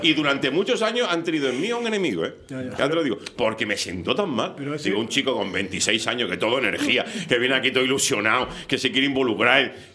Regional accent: Canary Islands, Spain; De votar, cuando votamos, somos los ciudadanos de Canarias.

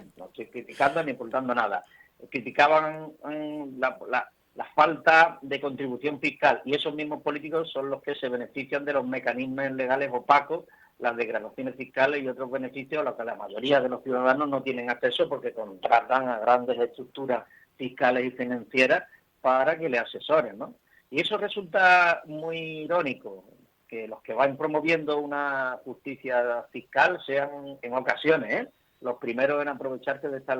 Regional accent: Spain; los españoles no somos españoles

